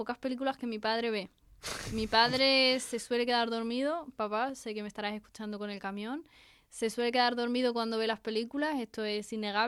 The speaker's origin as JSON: {"language": "Spanish", "town": "Talavera de la Reina", "region": "Castilla-La Mancha", "country": "Spain", "lives_now": "Alicante, Spain", "said": "yo no soy de Alicante, yo soy de Talavera de la Reina, Toledo."}